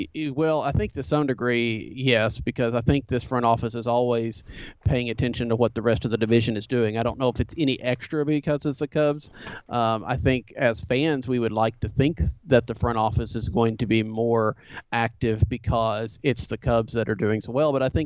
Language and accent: English; Arkansas, United States; I grew up in Arkansas, still live here, so we're not right in that St. Louis area.